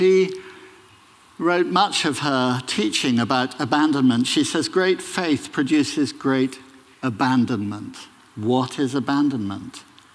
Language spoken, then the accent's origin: English; England, United Kingdom; I say, I'm British. I'm English. And I'm a Christian.